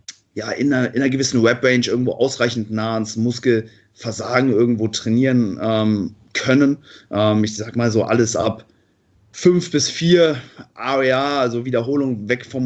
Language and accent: German; Cologne, North Rhine-Westphalia, Germany; Und du kommst aus Oberhausen, ich komme aus Köln, ist relativ nah beieinander.